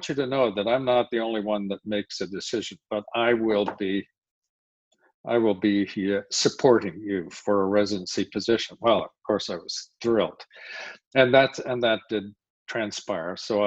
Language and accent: English; Ontario, Canada; born there; So I'm Canadian, born in the province of Ontario, and that's where I did all my training.